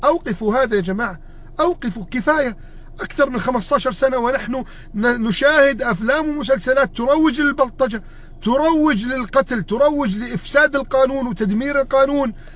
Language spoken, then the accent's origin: Arabic; Egypt; بلدنا مصر